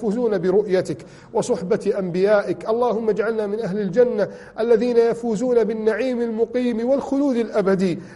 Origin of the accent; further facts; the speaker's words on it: Egypt; عندنا في بلدنا مصر